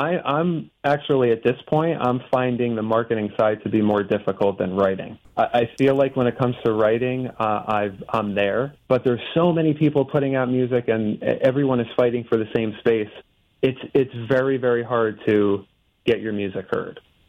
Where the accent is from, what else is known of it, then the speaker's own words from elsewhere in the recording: Otisville, New York, United States; now in Goshen, United States; I live in Goshen. I was raised in Otisville in western Orange County.